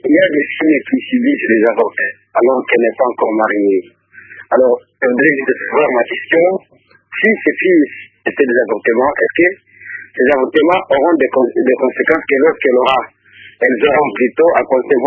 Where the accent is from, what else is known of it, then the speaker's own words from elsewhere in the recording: DR Congo; chez nous en RDC.